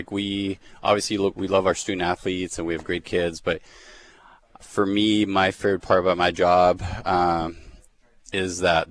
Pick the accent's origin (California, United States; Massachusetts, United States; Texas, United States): California, United States; Santa Clarita; also born or lived in Switzerland; now in Fresno, United States; I'm actually originally from Switzerland. I grew up in Santa Clarita by Magic Mountain. So Fresno was a different world.